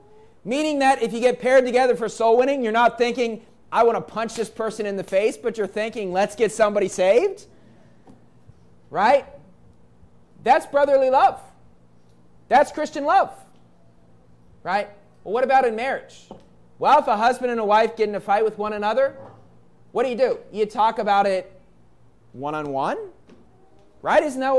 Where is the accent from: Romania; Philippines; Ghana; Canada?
Philippines; probably, you know, over half the boys growing up in the Philippines at around my age, they had a dream of the same dream I had of being Michael Jordan